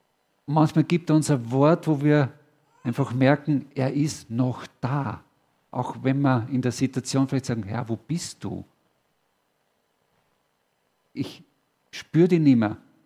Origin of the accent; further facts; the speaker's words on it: Upper Austria, Austria; Ich komme aus Oberösterreich.